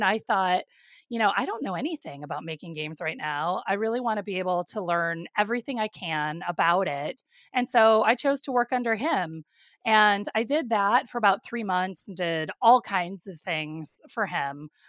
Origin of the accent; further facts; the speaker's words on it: Indiana, United States; So, you know, growing up in Indiana, like I had no idea that you could ever be in the games industry.